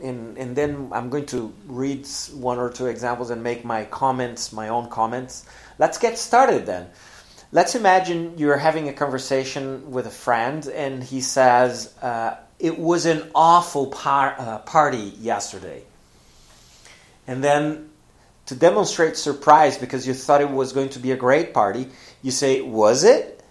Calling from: Porto Alegre, Rio Grande do Sul, Brazil; English is a second language

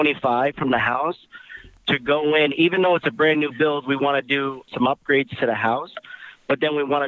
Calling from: Fillmore, United States; Fillmore.

